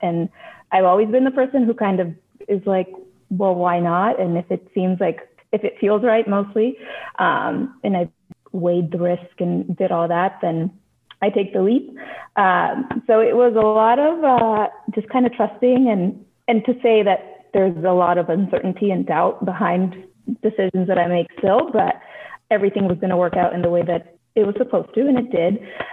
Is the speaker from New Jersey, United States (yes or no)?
no; Bakersfield, California, United States; Yes. Well, Bakersfield, I don't know if everyone considers that SoCal, but central SoCal.